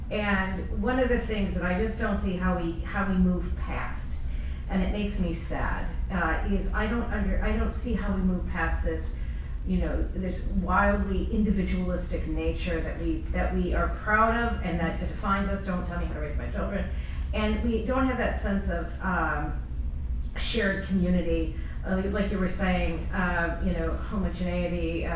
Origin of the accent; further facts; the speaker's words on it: Chicago, Illinois, United States; And I'm from Chicago originally, and I'm so ashamed of what's happened there my whole life